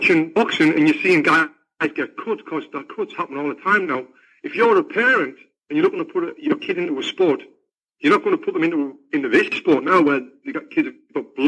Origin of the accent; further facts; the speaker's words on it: Sunderland, North East England, United Kingdom; When I fought in my hometown, Sunderland, I used to sell a shit ton of tickets